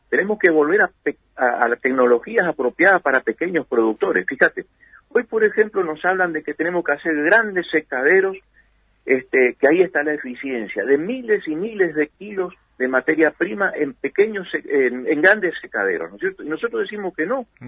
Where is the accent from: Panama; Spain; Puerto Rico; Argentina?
Argentina; Colonia Guaraní, Misiones; Hoy aquí, en mi pueblo, en Colonia Guaraní, están pagando 4.500 pesos la tonelada